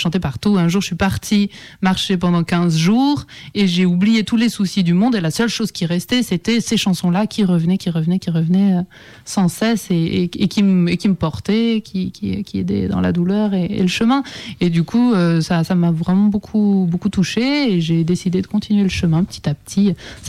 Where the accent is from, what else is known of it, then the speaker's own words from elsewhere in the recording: Saint-Pierre, Réunion, France; born there; also born or lived in Le Tampon; Eh bien, je suis née à La Réunion, n'est-ce pas?